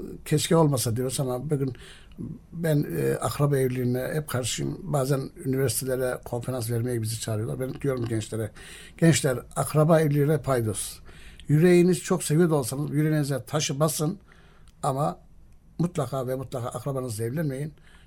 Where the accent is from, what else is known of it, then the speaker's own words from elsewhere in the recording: Ankara, Turkey; born there; 1958 Ankara doğumluyum.